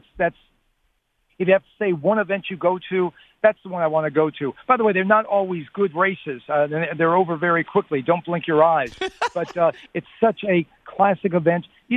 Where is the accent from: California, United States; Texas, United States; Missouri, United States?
California, United States; Los Angeles; It was also in my hometown.